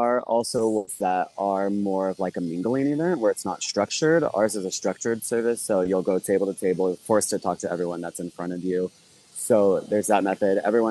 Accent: Fresno, California, United States; also born or lived in Bay Area / Sacramento; And then my hometown is Fresno, born and raised there. So decided what better way to keep spreading the love and the momentum going than to bring it back to my roots.

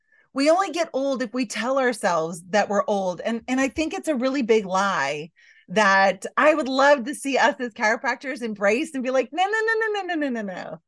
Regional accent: Michigan, United States; now in Alaska, United States; Like, I had never ridden, even though I was from Michigan, I'd never ridden snow machines before.

